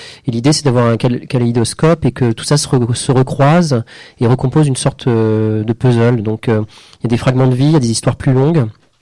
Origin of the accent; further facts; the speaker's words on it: France; moi je suis français, mais avec des origines vietnamiennes.